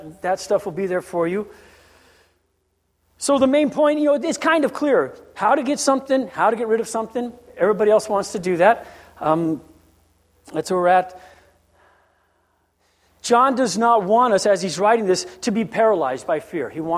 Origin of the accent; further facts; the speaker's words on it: Guam; I grew up on Guam, as many of you have.